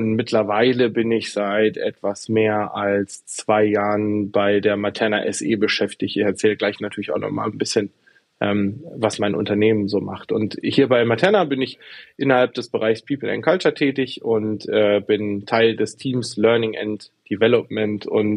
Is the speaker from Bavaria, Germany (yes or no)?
no; Dortmund, North Rhine-Westphalia, Germany; Ich komme aus Dortmund, bin da ganz fest verwurzelt.